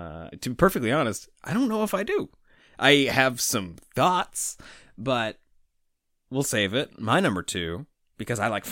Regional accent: Toronto, Ontario, Canada; commercials that we grew up with in Toronto

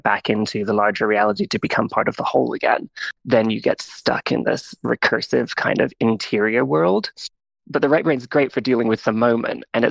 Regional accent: Seattle, Washington, United States; I'm from Seattle.

